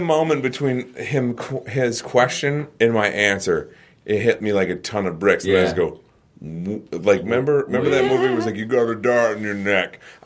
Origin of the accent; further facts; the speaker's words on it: Nantucket, Massachusetts, United States; I'm from Nantucket Island.